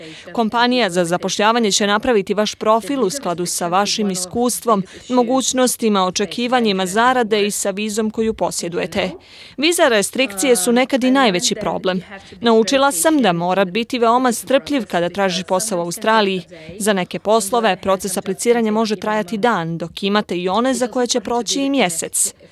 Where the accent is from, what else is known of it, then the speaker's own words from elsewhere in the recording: Montenegro; Ja dolazim iz Crne Gore i gdje sam i završila fakultet političkih nauka, odnosno specijalizirala novinarstvo